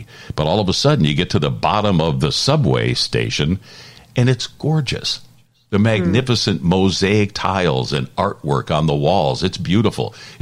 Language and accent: English; Detroit, Michigan, United States; And we said, we're disc jockeys. We're from Detroit doing our show here for a few days